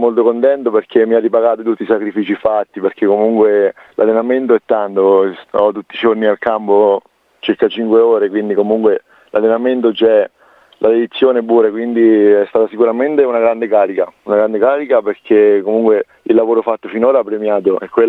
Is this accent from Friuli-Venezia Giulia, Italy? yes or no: no; Belforte del Chienti, Marche, Italy; vengo da Belforte del Chienti, frequento l'alberghiero di Cingoli e ho 17 anni.